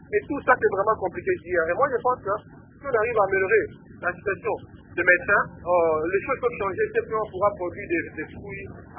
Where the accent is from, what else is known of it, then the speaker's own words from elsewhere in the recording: Kongo Central, DR Congo; Chez nous, dans le Bas-Congo, vraiment, on a rien ressenti de grand, parce que nos hôpitaux sont restés comme ça